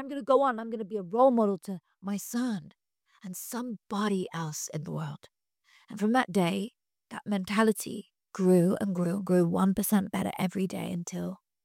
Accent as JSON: {"language": "English", "country": "United Kingdom", "moved": "as an adult", "lives_now": "Los Angeles, United States", "said": "Okay, so I'm British, so when I moved to LA, that was part of the reason I moved to LA, because I wanted to be near the ocean."}